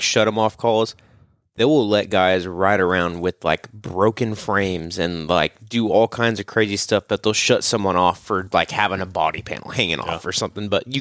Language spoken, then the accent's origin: English; Oklahoma, United States; I've never heard that shit. I'm from Oklahoma.